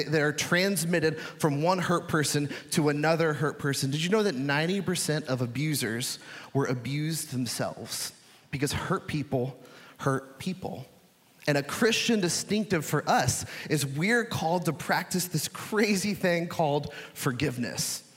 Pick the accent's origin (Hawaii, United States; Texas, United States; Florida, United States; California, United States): Florida, United States; now in Springfield, United States; I grew up in Southwest Florida, and it was not the case.